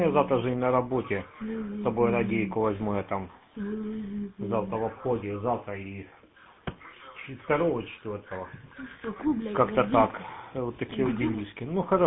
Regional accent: Yenakiieve, Donetsk Oblast, Ukraine; а я с Енакио, с Донбасса.

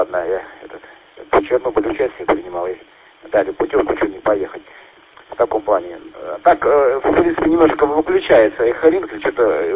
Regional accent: Voronezh, Voronezh Oblast, Russia; в Воронеже, я из Воронежа

